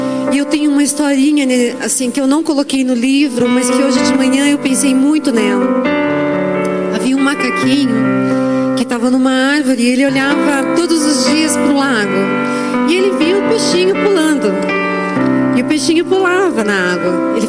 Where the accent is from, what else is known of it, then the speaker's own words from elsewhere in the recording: São Bernardo do Campo, São Paulo, Brazil; now in São José, Brazil; Eu sou natural de São Bernardo do Campo, mas resido em São José há 10 anos.